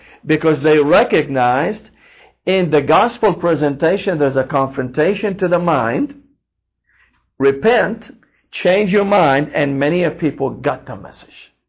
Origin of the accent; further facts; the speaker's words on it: Damascus, Damascus Governorate, Syria; now in United States; I grew up in Damascus and was surrounded with Christian history all of my life. And I recognized when I came to the United States